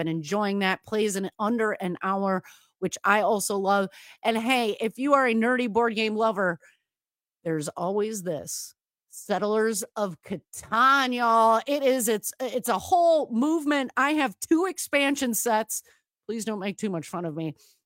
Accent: Wisconsin, United States; It was one of those things, you know, growing up in Wisconsin, those good tavern games, darts and pool, especially as I got into college.

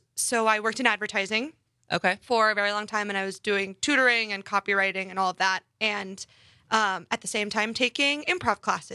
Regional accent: Kansas City, Missouri, United States; I am from Missouri. I'm from Kansas City.

